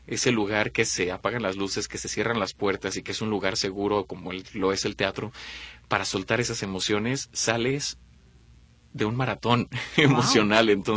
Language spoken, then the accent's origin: Spanish; Guadalajara, Jalisco, Mexico; Llegamos a Guadalajara, sí, por fin llegamos a Guadalajara, a mi tierra